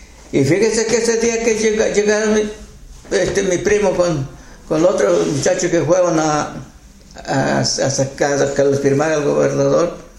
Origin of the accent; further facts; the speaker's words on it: Guerrero, Mexico; En mi pueblo, Iguala está cerca.